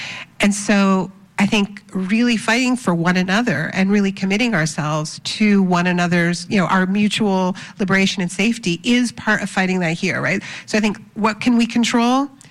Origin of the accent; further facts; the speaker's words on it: United States; All of ours, really. I'm an American as well.